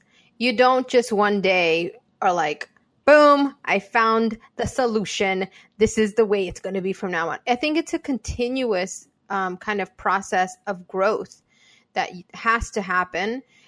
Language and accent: English; United States; I'm not just American. I'm Bolivian American.